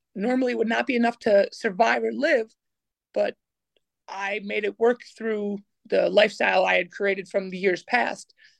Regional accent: United States; I'm an American. I'm used to this.

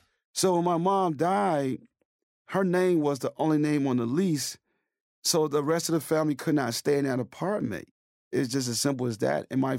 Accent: Chicago, Illinois, United States; Of course, I grew up in Chicago in poverty, and my parents were illiterate.

